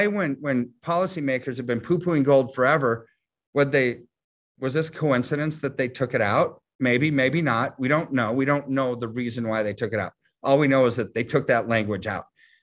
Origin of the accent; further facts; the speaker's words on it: United States; I hate to say it because I'm American and I want the dollar to be strong